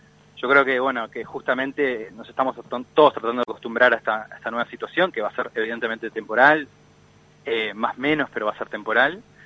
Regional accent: Uruguay

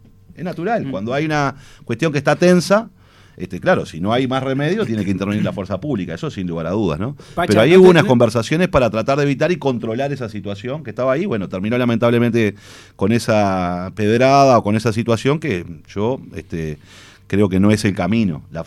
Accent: Uruguay; Pero yo del otro lado tengo dirigentes políticos que representan una porción importante de mi pueblo. Porque si están ahí es porque representan una porción importante de la sociedad uruguaya.

